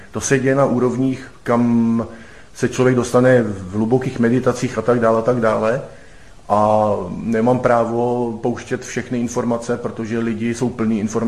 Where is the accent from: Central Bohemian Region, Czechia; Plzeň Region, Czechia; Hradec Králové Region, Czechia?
Plzeň Region, Czechia; Plzeň; Já jsem původem z Plzně